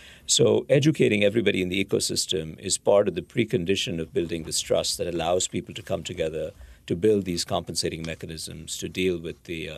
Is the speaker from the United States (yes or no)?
no; India; I grew up in India